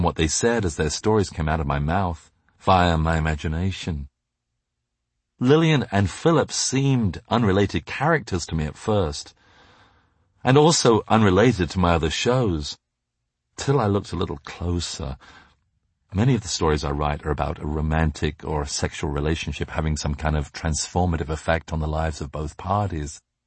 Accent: England, United Kingdom; I as a little kid growing up in England did feel I could truly be myself if I had an American accent.

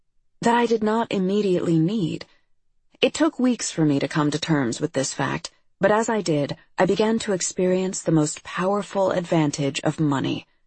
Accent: Idaho, United States; When other students asked where I was from, I said, "I'm from Idaho," a phrase that, as many times as I've had to repeat it over the years, has never felt comfortable in my mouth.

